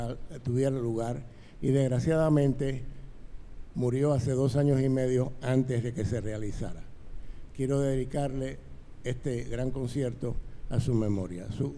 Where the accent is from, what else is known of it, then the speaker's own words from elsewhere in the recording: Cuba; Yo soy cubano y me encanta la idea de que mis alumnos toquen en Cuba